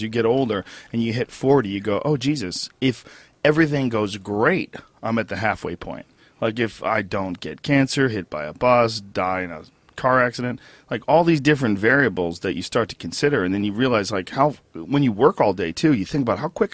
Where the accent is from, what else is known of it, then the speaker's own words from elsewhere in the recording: New Jersey, United States; born there; also born or lived in Boston; Well, I was born in New Jersey.